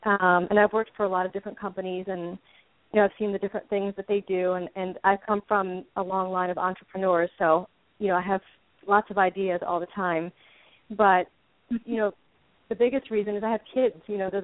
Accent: New Jersey, United States; Well, first of all, I'm from New Jersey originally, so I talk a lot and I talk fast and I interrupt, so I'll try not to do that. But I live in Pennsylvania now

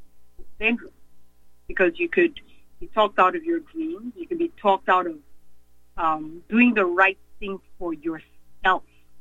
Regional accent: Nigeria; also born or lived in England; now in Chicago, United States; My mother is from Guyana, which is in South America. I was born in England, but I grew up in Nigeria.

